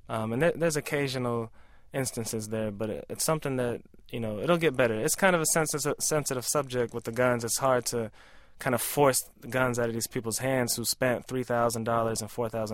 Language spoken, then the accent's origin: English; Kentucky, United States; You know, I grew up in Kentucky around a Libyan exile community, so it was an interesting fusion of sorts.